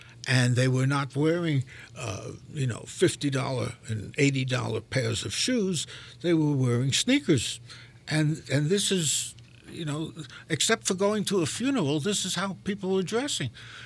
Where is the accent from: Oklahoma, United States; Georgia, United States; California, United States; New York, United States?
New York, United States; Brooklyn; accent: Brooklyn; And after the Civil War, the whole family moved north. That's how I got my Brooklyn accent.